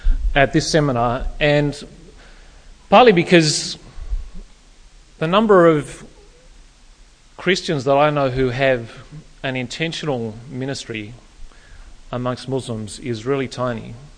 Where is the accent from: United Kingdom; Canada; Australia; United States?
Australia; Canberra, Australian Capital Territory; I grew up in the Canberra area. We thought we were multicultural because we had some embassies in the city.